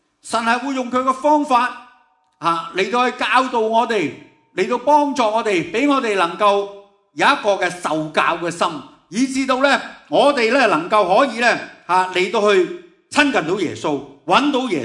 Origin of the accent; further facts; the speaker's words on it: China; 以前即系我哋中国人咧，即系唔明呢天文现象嘅时候